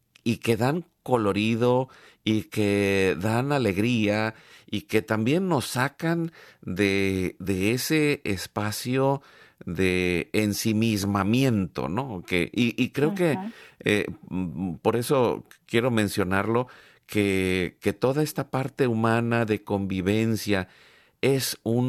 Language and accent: Spanish; Mexico; Yo que vengo de México